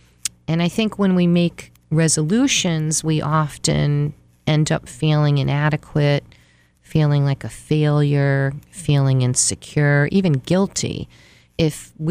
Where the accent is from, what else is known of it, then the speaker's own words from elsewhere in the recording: Connecticut, United States; And I'm a licensed marriage and family therapist. And I've been licensed in the state for about 30 years, and I've lived here in Connecticut for my whole life.